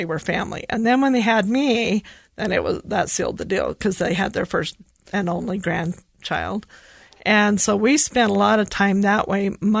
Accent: Hinckley, Utah, United States; So I grew up in Hinckley in Millard County. So it's just west of Delta.

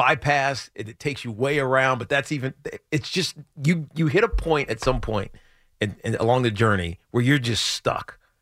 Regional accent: Roanoke, Virginia, United States; So you're actually trending towards where I grew up in Roanoke

